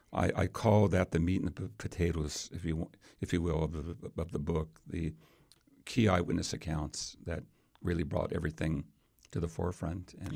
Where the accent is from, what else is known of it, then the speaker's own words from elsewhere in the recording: Vallejo, California, United States; I was raised in the Bay Area in Vallejo.